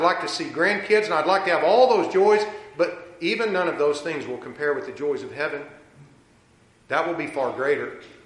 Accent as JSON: {"language": "English", "region": "Oklahoma", "country": "United States", "tie": "born or raised there", "said": "the little country town that I grew up in there in Oklahoma."}